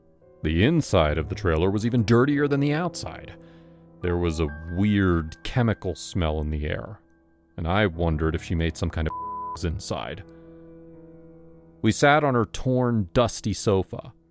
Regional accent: Kansas, United States; I was raised in Kansas, and I love my parents very much, but I've always known that I was adopted.

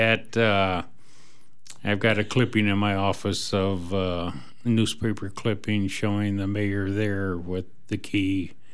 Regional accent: Rockford, Illinois, United States; moved away as an adult; now in Westby, United States; growing up, I grew up mostly in Rockford, Illinois. We did have times we lived up in this area, and then, about 40 years ago, I decided to come up here and stay.

